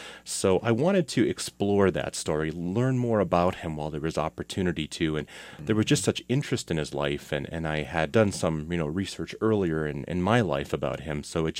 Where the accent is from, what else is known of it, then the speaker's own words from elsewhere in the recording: Ontario, Canada; I am from the Wasoxing community in Georgian Bay of Lake Huron, towards the eastern side of the Great Lakes.